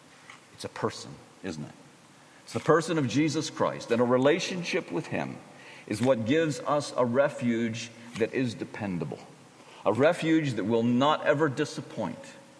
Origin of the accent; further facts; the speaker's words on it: Philadelphia, Pennsylvania, United States; Not, I don't come from the nightclub, but I'm from the Philadelphia area.